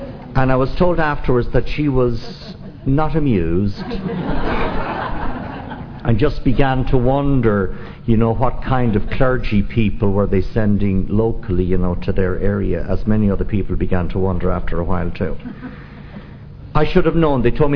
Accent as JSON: {"language": "English", "town": "Dublin", "region": "Leinster", "country": "Ireland", "tie": "born or raised there", "moved": "yes", "lives_now": "New Orleans, United States", "said": "because I was city born and raised in Dublin, and here I am in the city of New Orleans."}